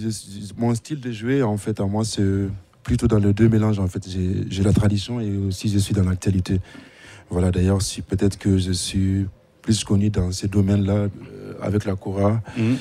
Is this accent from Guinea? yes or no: yes; Guinea; born there; Je suis né en Guinée qu'on a écrit, voilà. Mmh. Je viens d'une famille de griots